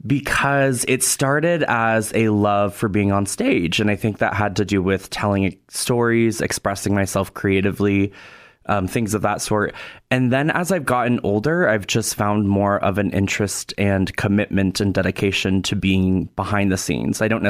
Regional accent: Portland, Oregon, United States; also born or lived in Los Angeles / New York City; I grew up in the Portland, Oregon area. I went to undergrad in Los Angeles, and then I lived and worked in New York City, where I spent most of my career

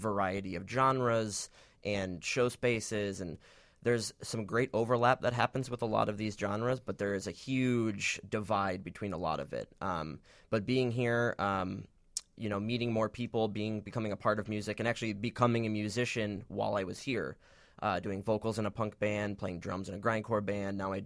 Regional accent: Michigan, United States; now in Chicago, United States; Also originally from Michigan. I've been here in Chicago for a little over 6 years.

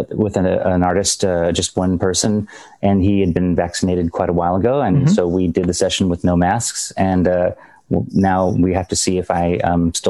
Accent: Bellingham, Washington, United States; and we're from Bellingham, and it happens, we announced a show, so we were available. 'Cause you know, we live in three different countries on two different continents at this point.

